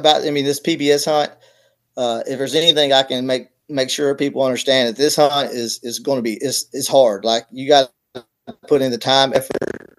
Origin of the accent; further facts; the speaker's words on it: Missouri, United States; Like I said, I grew up in Southeast Missouri. I've hunted all that area.